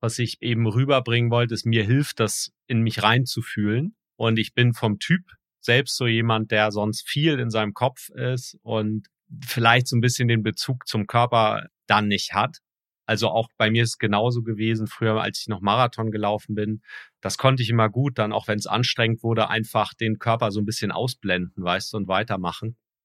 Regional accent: Kiel, Schleswig-Holstein, Germany; Ich komme ja gebürtig aus Kiel

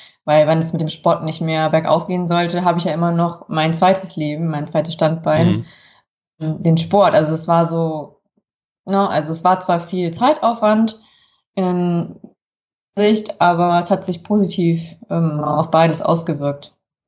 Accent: Kassel, Hesse, Germany; Ich bin in Kassel geboren und groß geworden.

